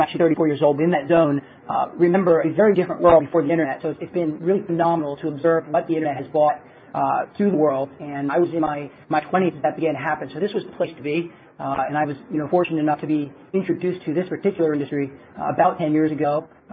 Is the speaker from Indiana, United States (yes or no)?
no; Baltimore, Maryland, United States; I grew up in Baltimore, Maryland, and I grew up in a very entrepreneurial house.